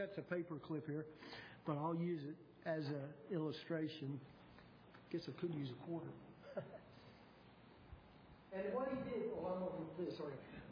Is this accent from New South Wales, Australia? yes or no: no; Brisbane, Queensland, Australia; I grew up right there in Australia and learned my heritage in Brisbane, where MacArthur had his headquarters in World War II.